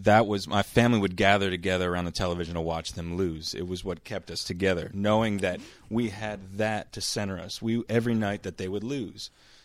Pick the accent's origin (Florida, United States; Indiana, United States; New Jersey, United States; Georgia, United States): New Jersey, United States; Sayreville; You want me to tell you about … ? He's from my hometown.